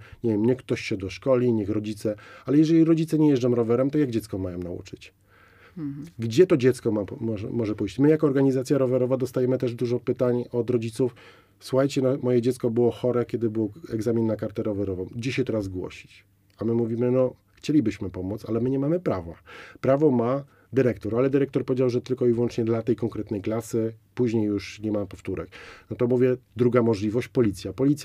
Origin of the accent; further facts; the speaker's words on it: Łódź, Łódź Voivodeship, Poland; A robi to człowiek na przykład tak jak ja z Łodzi.